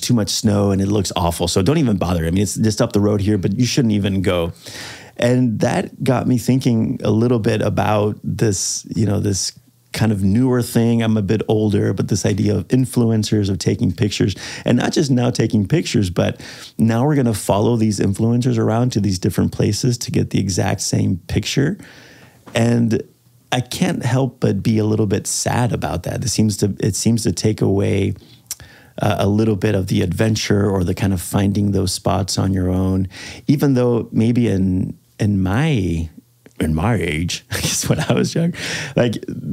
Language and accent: English; Spain; English is a second language; And I speak Spanish. I'm from Spain.